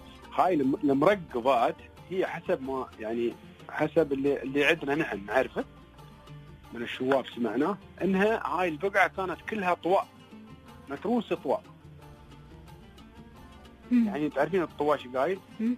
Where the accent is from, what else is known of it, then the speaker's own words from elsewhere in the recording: United Arab Emirates; accent: Emirati; كشخص كلهجة إماراتية